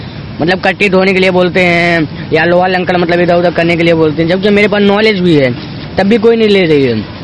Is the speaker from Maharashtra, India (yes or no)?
no; Sultanpur, Uttar Pradesh, India; मैं अयोध्या सुल्तानपुर का रहने वाला हूं, यूपी का।